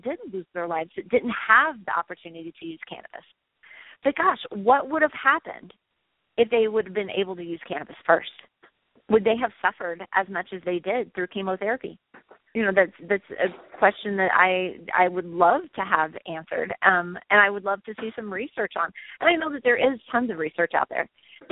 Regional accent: Illinois, United States; I know a little boy right now in my hometown back in Illinois who is suffering from brain cancer.

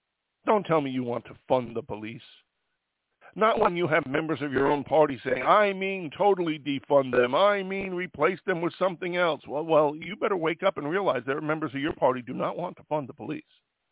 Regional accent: New York, United States; The crime rate in New York City, I'm from New York, the crime rate on the subway is up 200%.

